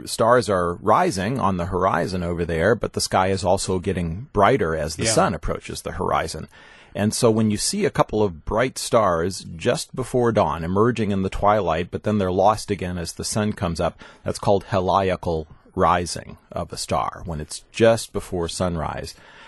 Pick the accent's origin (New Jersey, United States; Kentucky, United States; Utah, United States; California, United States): Kentucky, United States; I grew up in Kentucky, and you'd see them just laying around looking like they were going to die or something.